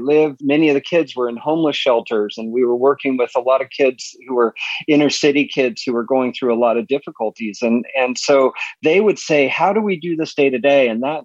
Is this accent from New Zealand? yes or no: no; Pasadena, California, United States; born there; I was born in Pasadena in the mid 60s